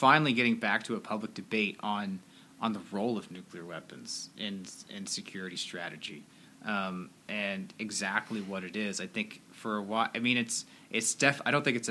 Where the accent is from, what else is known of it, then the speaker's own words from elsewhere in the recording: Oklahoma, United States; I am of the generation, I was growing up in Oklahoma, and every Saturday at noon, they would test sirens.